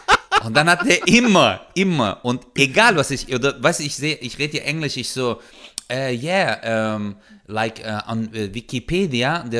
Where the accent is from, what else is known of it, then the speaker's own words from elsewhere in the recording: Samsun, Turkey; now in Germany; wir kommen ja aus Samsun, also Samsuda, kennen ja viele nicht noch, Trapazuda, Samsuda.